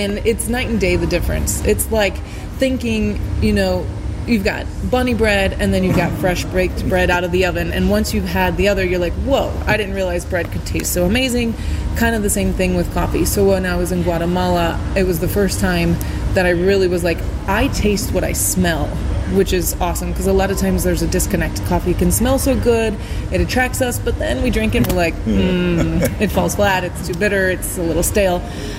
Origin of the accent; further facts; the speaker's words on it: St. Charles, Missouri, United States; I'm from St. Charles, so Greater St. Louis.